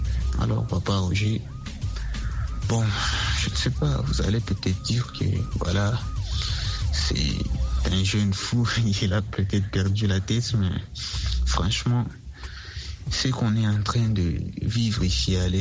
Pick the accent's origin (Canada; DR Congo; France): DR Congo; Bukavu, South Kivu; Je suis congolais de l'Est, dans la province du Sud-Kivu et la ville de Bukavu.